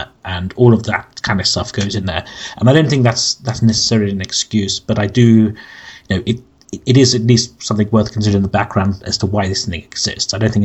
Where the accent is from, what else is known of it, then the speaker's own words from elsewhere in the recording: London, United Kingdom; from London